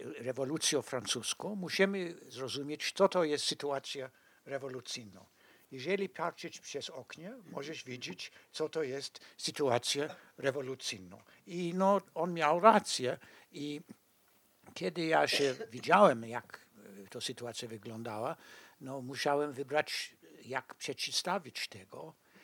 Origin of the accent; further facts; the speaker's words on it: South Africa; Polish is a second language; Kiedy ja się wyrosłem w południowej Afryce, ja się od razu, kiedy miałem 15-16 lat, widziałem, że to jest kraj problematyczny.